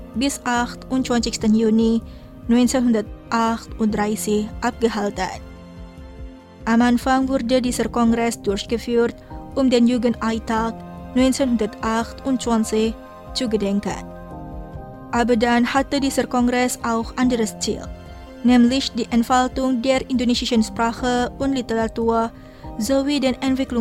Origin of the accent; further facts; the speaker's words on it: Saarbrücken, Saarland, Germany; in den Saarbrücker Stadtteil Brebach geführt hat, mein Heimatort.